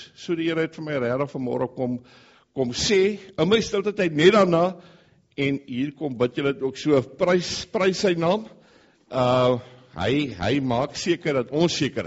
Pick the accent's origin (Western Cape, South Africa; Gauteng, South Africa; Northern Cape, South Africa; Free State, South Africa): Western Cape, South Africa; Hopefield; Ek kom van Hopefield af, ek is die pastoor daar.